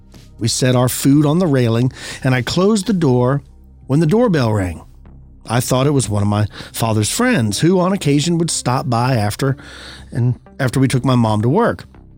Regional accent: San Diego, California, United States; also born or lived in Spring Valley; now in Anadarko, United States; Anadarko, Oklahoma, and I'm originally from San Diego.

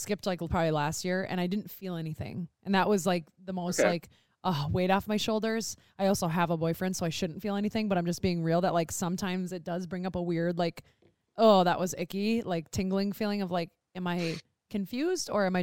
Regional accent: Midwest, United States; You're from the Midwest. We're from the Midwest.

